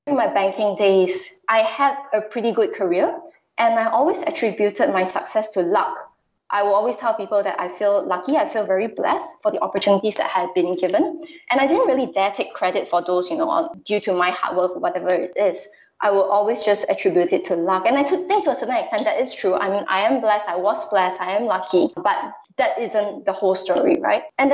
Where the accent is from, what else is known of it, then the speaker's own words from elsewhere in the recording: Malaysia; moved away as an adult; now in Singapore; So I'm Malaysian Chinese. I was born, I grew up in Malaysia. I did do a little bit of my undergrad studies in Australia. I started my career in Malaysia and then I moved to Singapore 7 years ago.